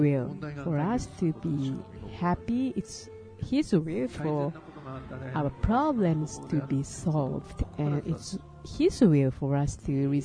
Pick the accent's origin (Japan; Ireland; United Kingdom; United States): Japan; Kyoto; I'm from Kyoto, so I'd like to cheer up those teams from Kansai